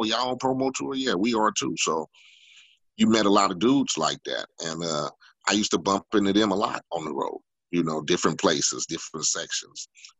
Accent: Compton, California, United States; They came from the projects from Staten Island. I came from Compton, from the block.

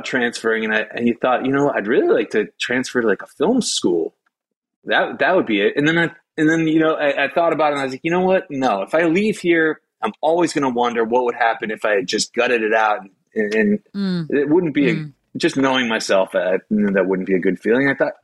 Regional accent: Milwaukee, Wisconsin, United States; I grew up in Milwaukee. I was like a public school kid.

